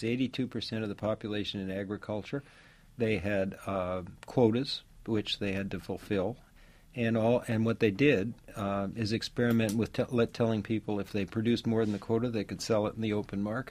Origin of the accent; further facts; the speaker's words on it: Canada; also born or lived in New Jersey, United States; I was born in New Jersey and grew up in Canada.